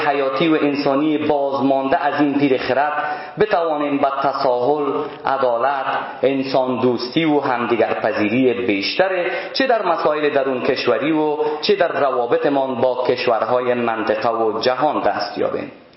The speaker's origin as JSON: {"language": "Persian", "town": "Mazar-i-Sharif", "region": "Balkh", "country": "Afghanistan", "tie": "born there", "said": "ما خودم قسمی که گفتم شخصا در مزار شریف به دنیا آمدیم، چیزی حدود 30 کیلومتر دورتر از جایی که مولانا جلال الدین به دنیا آمدند."}